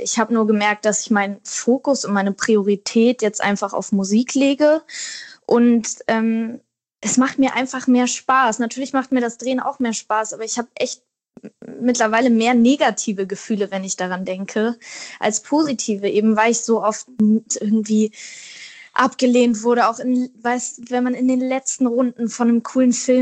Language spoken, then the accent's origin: German; Wedel, Schleswig-Holstein, Germany; born or raised there; now in Berlin, Germany